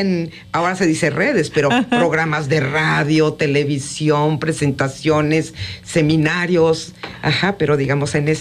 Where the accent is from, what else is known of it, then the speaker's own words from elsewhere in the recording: Mexico; born there; Yo soy originaria de Nicaragua. Yo soy migrante. Yo ya nací en México